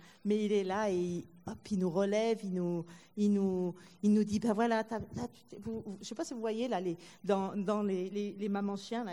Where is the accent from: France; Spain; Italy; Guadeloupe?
Italy; Moi, je suis italienne, hein, je suis un peu sanguine.